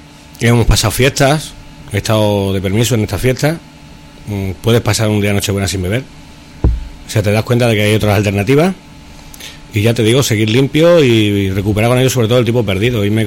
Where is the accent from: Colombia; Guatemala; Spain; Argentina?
Spain; Badajoz, Extremadura; De acuerdo, tengo 41 años, soy de Badajoz.